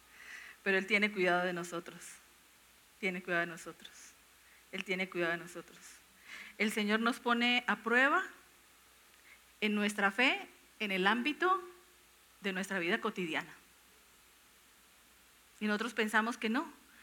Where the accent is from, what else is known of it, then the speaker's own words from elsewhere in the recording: Santander, Colombia; yo soy santandereana